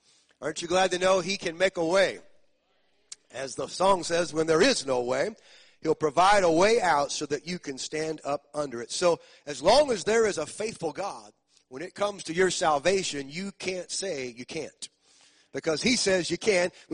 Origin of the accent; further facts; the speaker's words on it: St. Louis, Missouri, United States; Lou Brock, which was my boyhood hero growing up in St. Louis